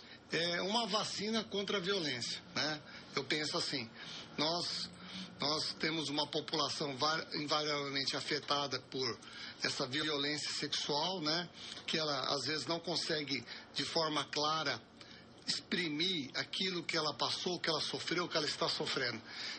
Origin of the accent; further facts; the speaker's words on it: Brazil; Bom, Assis, nós como brasileiros, nós temos uma mania de se esquecer de várias coisas, né?